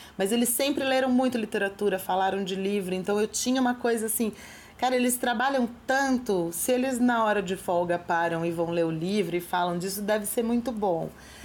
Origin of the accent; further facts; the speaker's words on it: Campinas, São Paulo, Brazil; porque eu sou de Campinas, né?